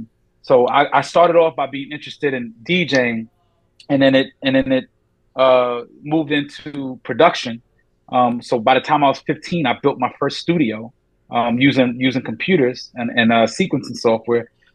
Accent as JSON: {"language": "English", "town": "New York City", "region": "New York", "country": "United States", "tie": "born or raised there", "said": "I grew up in New York City, and, you know, my childhood was not the best childhood"}